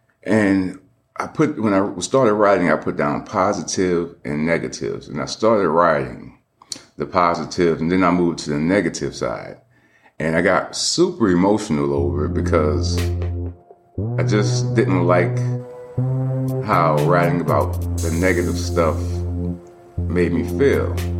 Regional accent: New Orleans, Louisiana, United States; because I'm from New Orleans. So in New Orleans, the band, shit, that's bigger than being a football player, basketball player, essentially, because we love music.

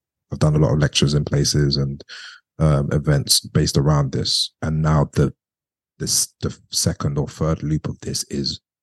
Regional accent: Leyton, London, United Kingdom; I was born in Hackney. I grew up in Waltham Forest, Leighton. So in East London my whole life. I still live there now. Never lived anywhere else, even though I have got to travel.

